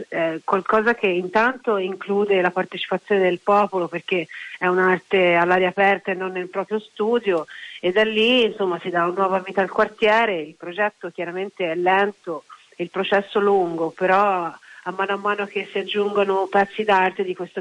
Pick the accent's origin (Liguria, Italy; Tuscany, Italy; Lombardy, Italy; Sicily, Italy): Tuscany, Italy; Livorno; Bene, vengo da Livorno